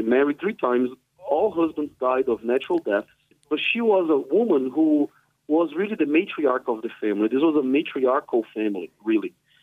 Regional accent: Brasília, Federal District, Brazil; So, I was born in Brasilia in 1981. That's the capital of Brazil, as most people know, the new capital of Brazil.

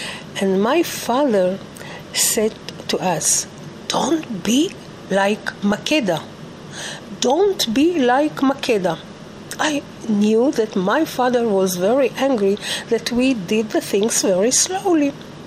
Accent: Israel; born there; first language Spanish; English is a second language; when I was born in Israel, so my first language was Spanish, the old Spanish. And then when I was 4 years old, so then I started to speak Hebrew.

